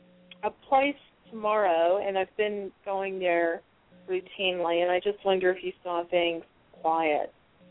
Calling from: Arizona, United States; I'm calling from Arizona.

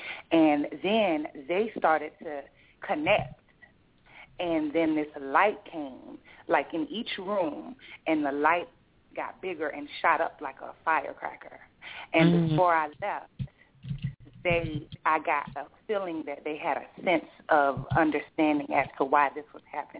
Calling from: Miami, Florida, United States; I'm calling from Miami.

